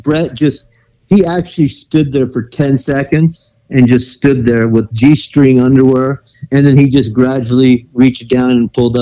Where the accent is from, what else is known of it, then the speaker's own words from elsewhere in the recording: Anaheim, California, United States; We grew up in Anaheim, you know, in a pretty safe area, you know?